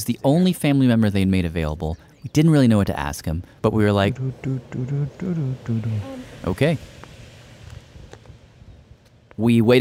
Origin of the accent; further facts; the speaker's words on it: Tennessee, United States; No, just to reiterate, growing up in Tennessee … the place that is in that song, it's like Tennessee Valhalla.